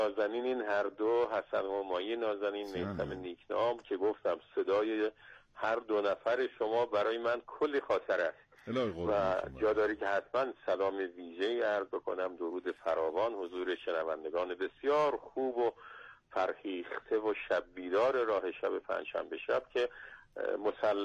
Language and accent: Persian; Kerman, Iran; البته اون زمان کرمان بودم، من کرمانیم.